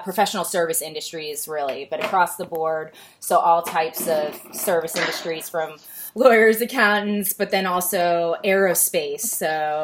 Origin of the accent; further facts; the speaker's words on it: Midwest, United States; Oh, yeah. I'm from the Midwest.